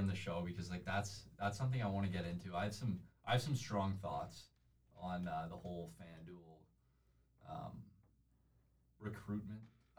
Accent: Kingston, Ontario, Canada; I'm from Kingston, by the way.

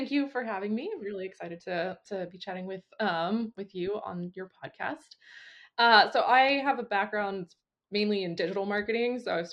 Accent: California, United States; I grew up in Northern California. My parents took us to wineries all the time.

